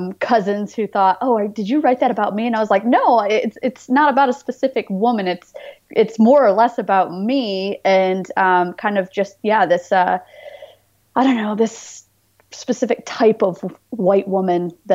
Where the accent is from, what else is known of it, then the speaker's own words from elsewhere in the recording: Massachusetts, United States; Yeah, I grew up in Massachusetts and my family lives in upstate New York